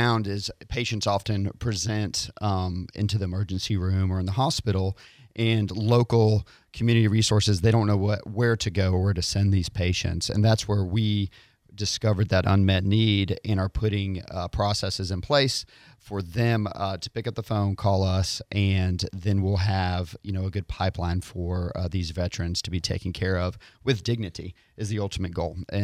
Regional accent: Niceville, Florida, United States; Our CEO is local here in Gulf Breeze. I grew up over in Niceville as well. So I'm kind of grandfathered into being a somewhat local over here.

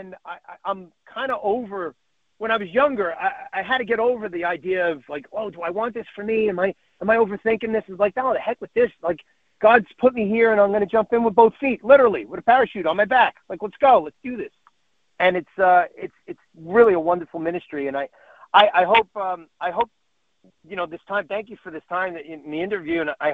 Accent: Staten Island, New York, United States; he spent a lot of time where I grew up in Staten Island, New York

